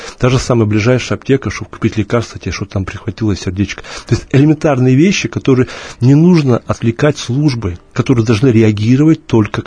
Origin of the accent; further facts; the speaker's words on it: Far East, Russia; потому что я сам с Дальнего Востока